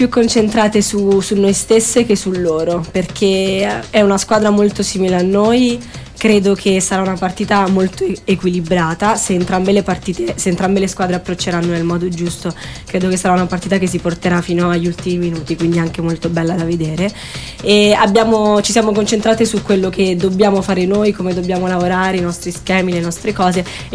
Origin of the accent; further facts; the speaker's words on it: Naples, Campania, Italy; Io sono napoletana.